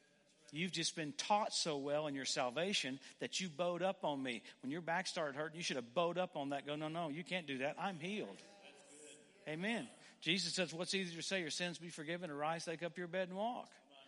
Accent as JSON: {"language": "English", "region": "Louisiana", "country": "United States", "tie": "born or raised there", "said": "You know, I grew up in Louisiana, and we had all these dogs that chased cars the whole time."}